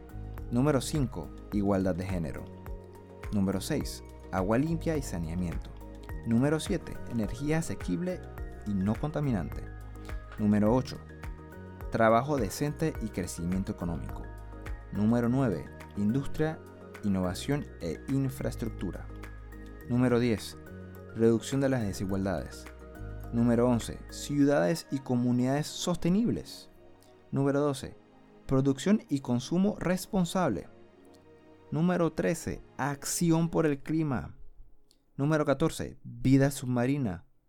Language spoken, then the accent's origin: Spanish; Panamá, Panama; Yo soy panameño, vivo en Ciudad de Panamá.